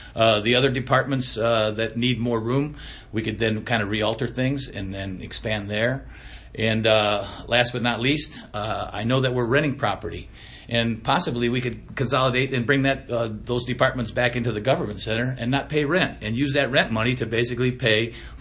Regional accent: Indiana, United States; now in Porter County, United States; I've lived in Porter County for about the last 12 or 13 years. I grew up in Lake County, started my political activity in Lake County as a precinct committeeman.

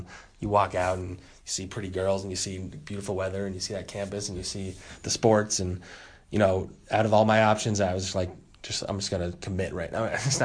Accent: Cherry Hill, New Jersey, United States; There's some spots back in my hometown in Cherry Hill, New Jersey.

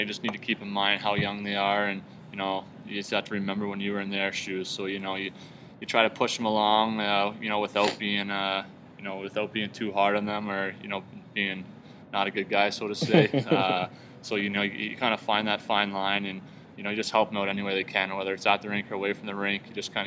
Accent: Caledonia, Ontario, Canada; So I was born in Caledonia, Ontario, just outside of Hamilton. It's a really small community.

